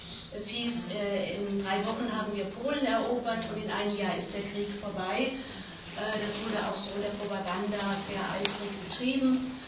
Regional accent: Rhineland-Palatinate, Germany; Ich stamme aus der Pfalz.

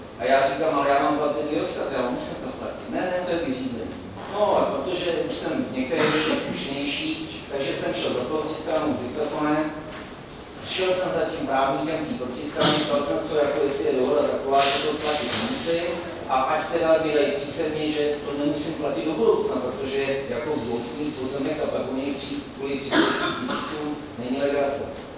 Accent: Karlovy Vary, Karlovy Vary Region, Czechia; jsem z Karlovy Varu, žil tam celý život a prostě některé věci jsou různé

